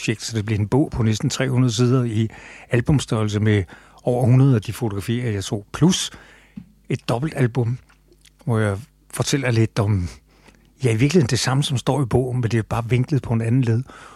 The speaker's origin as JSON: {"language": "Danish", "town": "Copenhagen", "region": "Capital Region of Denmark", "country": "Denmark", "said": "Jeg er fra København"}